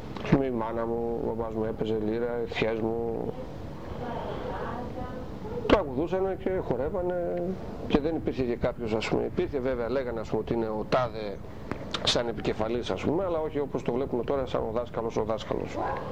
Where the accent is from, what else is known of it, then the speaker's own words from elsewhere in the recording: Komotini, East Macedonia and Thrace, Greece; born there; Γιατί εγώ γεννήθηκα στην Κομωτινή, ακόμη και ο πατέρας μου, ας πούμε, που κατάγεται από το χωριό Κίζαρη του νομού, Αμιγές Ποντιακό. Πολύ νωρίς ήρθε στην πόλη, ας πούμε, από 15 χρονών.